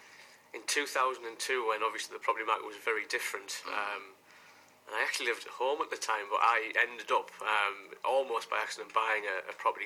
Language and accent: English; Ferryhill, North East England, United Kingdom; because I'm from Ferryhill and my portfolio is in Ferryhill.